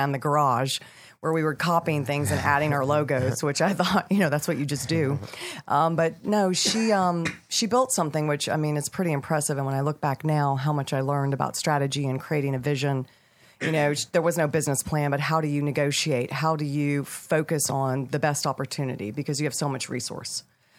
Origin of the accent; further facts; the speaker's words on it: Nashville, Tennessee, United States; It was very weird because we were raised in Nashville.